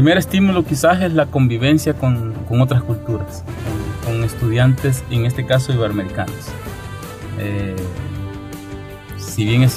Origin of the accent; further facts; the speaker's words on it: El Salvador; uno de los grandes retos nuestros como salvadoreños es no solo saber la potencialidad que tenemos